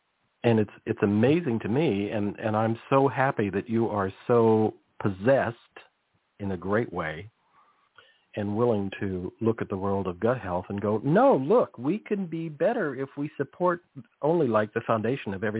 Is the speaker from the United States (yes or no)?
yes; California, United States; I'm old enough that when we were driving, I grew up on the Monterey Peninsula, and we would drive up to what is now known as Silicon Valley.